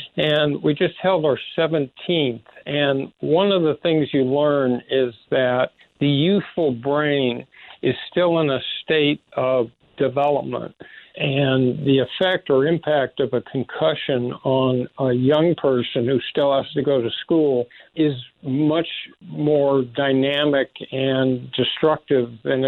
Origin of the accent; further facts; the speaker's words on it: Los Angeles, California, United States; when we were growing up in Los Angeles, my dad had my two brothers